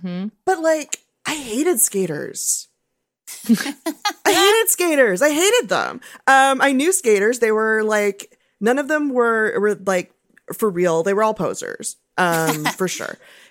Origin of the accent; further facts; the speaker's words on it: Los Angeles, California, United States; because I'm from Los Angeles. I grew up here. And skating has always been around me.